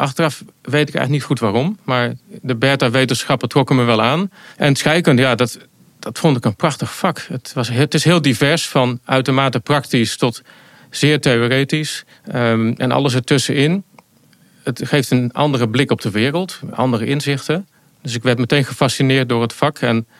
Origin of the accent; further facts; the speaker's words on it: Netherlands; Je groeit op, in Nederland. Maar met één been of een stuk van een been in Italië. Een hele grote familie daar.